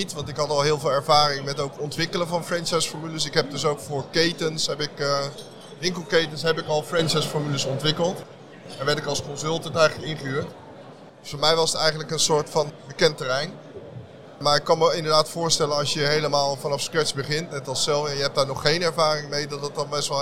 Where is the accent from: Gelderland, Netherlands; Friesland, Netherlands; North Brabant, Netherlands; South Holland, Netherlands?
South Holland, Netherlands; Rotterdam; Ik kom uit Rotterdam.